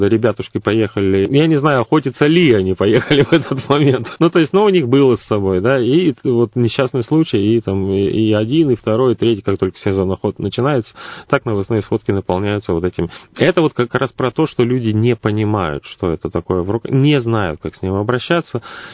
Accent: Siberia, Russia; мы как бы байкальские сибиряки, да, и прочее

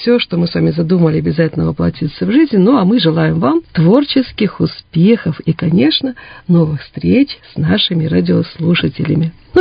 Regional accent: Siberia, Russia; Ну да, мы сибиряки, мы, конечно, наверное, все-таки и живем больше в это холодное время года

